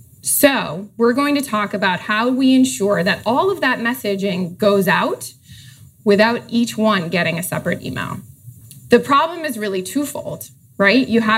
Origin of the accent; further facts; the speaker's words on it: Boston, Massachusetts, United States; now in Boulder, United States; I'm originally from Boston, so tonight, if we're anywhere near the happy hour, I'll start dropping my ass. And I currently live in Boulder, Colorado